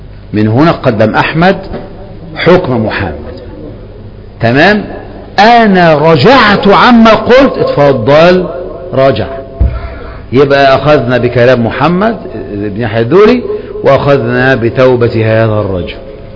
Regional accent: Egypt; مصري، ما احنا مصريين بقى لازم نجيب

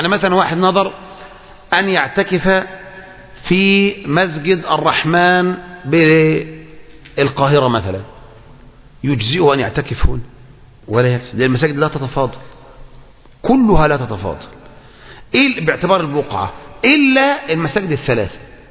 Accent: Egypt; من السنن المهجورة عندنا في مصر هذا الأمر

